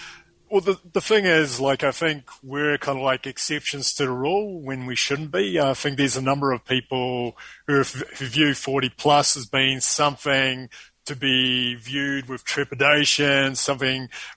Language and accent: English; New Zealand; accent: New Zealand; now in Sao Paulo, Brazil; it is definitely not a Latino accent here. It's actually a New Zealand accent.